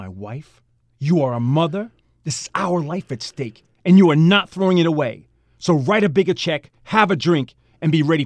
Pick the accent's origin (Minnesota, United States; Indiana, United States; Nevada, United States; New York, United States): New York, United States; I grew up in Westchester County.